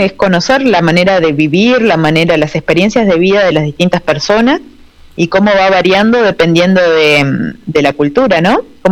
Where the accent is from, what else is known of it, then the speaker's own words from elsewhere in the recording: Uruguay; Acá en Uruguay somos muy parecidos con Argentina, somos los más parecidos